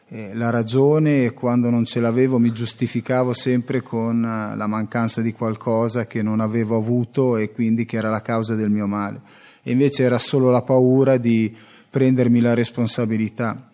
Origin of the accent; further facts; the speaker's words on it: Cesenatico, Emilia-Romagna, Italy; ho 49 anni, e vengo da Cesenatico